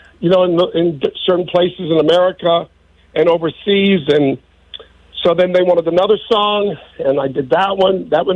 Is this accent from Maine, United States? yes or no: no; Miami, Florida, United States; growing up in Miami.